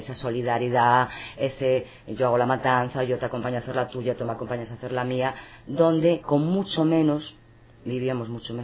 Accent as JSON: {"language": "Spanish", "town": "Lugo", "region": "Galicia", "country": "Spain", "said": "Yo que soy de Lugo y de pueblos pequeños, no he vivenciado en mi niñez los sindicatos labregos, para entendernos."}